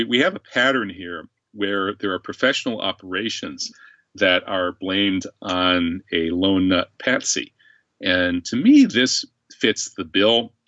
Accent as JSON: {"language": "English", "country": "Ireland", "said": "I'm an Irish Muslim anarchist."}